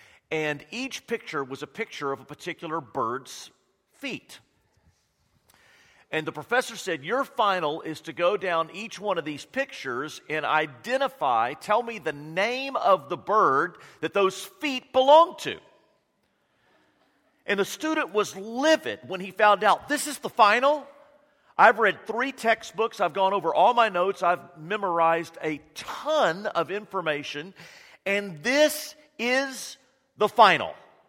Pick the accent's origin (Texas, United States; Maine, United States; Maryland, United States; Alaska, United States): Texas, United States; Austin; And anytime I'm in Austin, I am just reflective on my history because I grew up there.